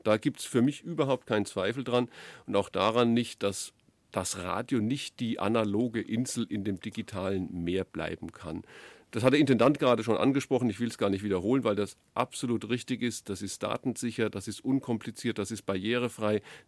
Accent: Würzburg, Bavaria, Germany; die Franken, ich bin selber einer, ich bin Würzburger und habe auch in Nürnberg lange gearbeitet

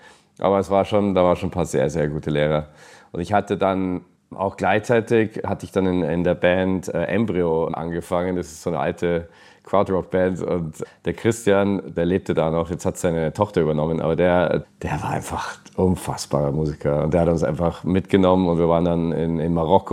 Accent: England, United Kingdom; now in Germany; weil ich wollte wieder zurück nach England mal, um zu schauen, wo ich herkomme.

